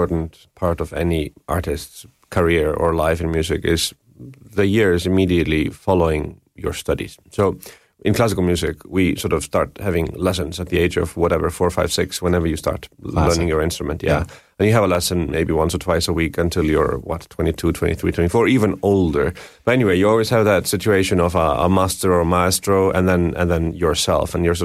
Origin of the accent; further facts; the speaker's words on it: Iceland; English is a second language; I come from sort of the middle of nowhere. I come from Iceland, you know, and there was no network for me.